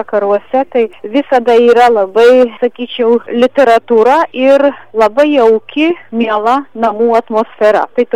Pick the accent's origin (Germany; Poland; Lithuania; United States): Poland; Punsk, Podlaskie Voivodeship; accent: Dzūkian dialect; mano tarmė yra be abejo kitokia, negu kad apie Alytų. Mes, Punsko krašto dzūkai, gal turim daugiau tų lenkiškų priemaišų ir tarties prasme ir pačių polonizmų